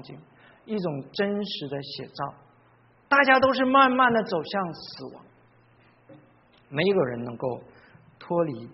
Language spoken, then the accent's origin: Chinese; China; 我们中国人讲说病急乱投医啊